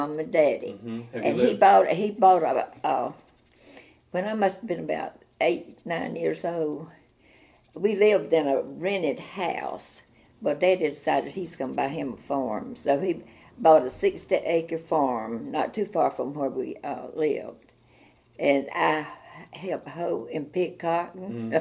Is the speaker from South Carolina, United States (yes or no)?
yes; Leesville, South Carolina, United States; I was raised in Leesville, South Carolina, out in the country. It was the name of the place was Ridge Road. And I went to Ridge Road School in grammar school.